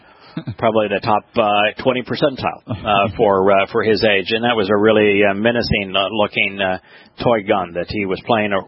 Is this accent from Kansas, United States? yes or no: no; Los Angeles, California, United States; I grew up in Los Angeles area, so the 49ers are from the land of fruits and nuts up there in Northern California.